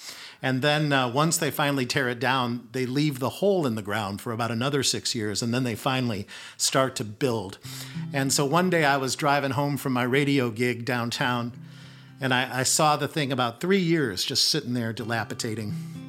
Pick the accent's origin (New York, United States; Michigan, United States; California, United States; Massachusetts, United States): Michigan, United States; Detroit; since you were just talking about my hometown of Detroit, which, gets a pretty bad rap in the world, but it's a great place to live.